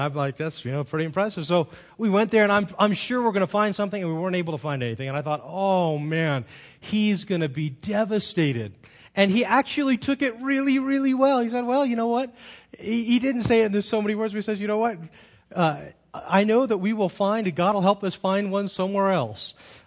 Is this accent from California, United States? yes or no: yes; Monterey, California, United States; I left what essentially is my hometown, Monterey, a beautiful place, a really solid church.